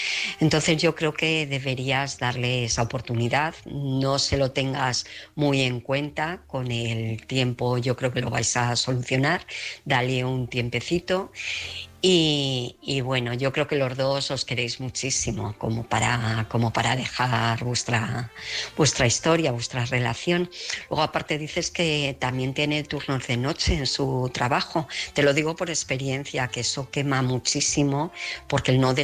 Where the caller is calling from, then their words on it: Alcobendas, Community of Madrid, Spain; de Alcobendas.